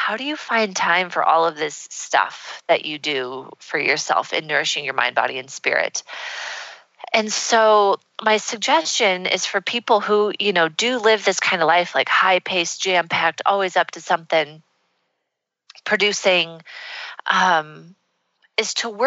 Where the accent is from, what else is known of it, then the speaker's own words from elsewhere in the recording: Nebraska, United States; And so here we are in Nebraska. I'm showing my friend my hometown and all of this fun stuff.